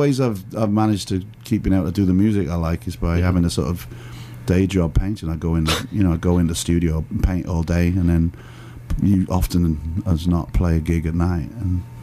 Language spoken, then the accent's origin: English; Wales, United Kingdom; now in Chicago, United States; No, I'm from Wales originally.